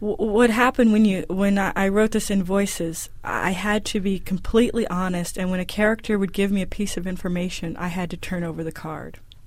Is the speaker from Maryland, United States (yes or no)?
no; Fort Knox, Kentucky, United States; born there; also born or lived in North Carolina; I was born in Fort Knox, Kentucky, in 1963, we moved. We're a traveling family, my family, so we got on the road shortly after I was born and drove to North Carolina, started living there.